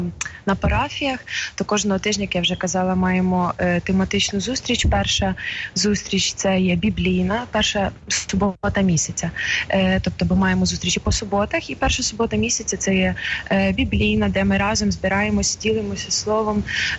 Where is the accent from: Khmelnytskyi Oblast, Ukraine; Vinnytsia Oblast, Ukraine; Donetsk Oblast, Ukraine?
Khmelnytskyi Oblast, Ukraine; Shepetivka; у нас, звідки я родом, в Шепетівці, є дім престарілих